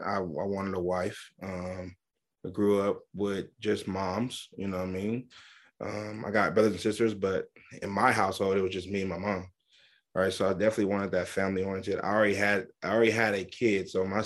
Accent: Seattle, Washington, United States; I'm born and raised in Seattle. I know just about everybody that's in my age range, you know what I mean?

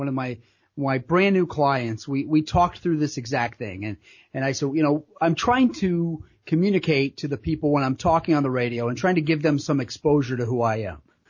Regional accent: Pemberville, Ohio, United States; Growing up in Pemberville, Ohio, we're not sophisticated, we're not fancy.

